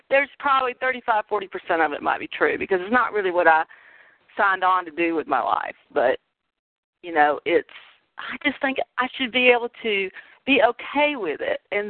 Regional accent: Alabama, United States; I'm from Alabama.

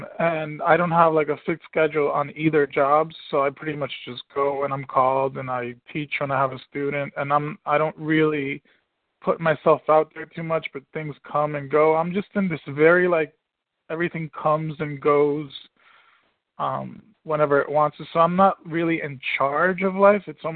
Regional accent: New Jersey, United States; from New Jersey.

